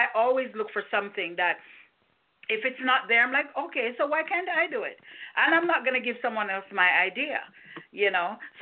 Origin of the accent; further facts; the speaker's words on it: Jamaica; and I'm a Jamaican woman. I'm going to eat my bread, my rice, and my jerk chicken